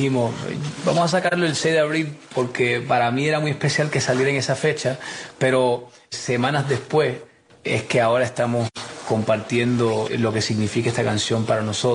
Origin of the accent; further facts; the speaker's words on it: Hialeah, Florida, United States; yo empecé cantando en los patios de las casas en el barrio donde soy, que nací y me crié en Hialeah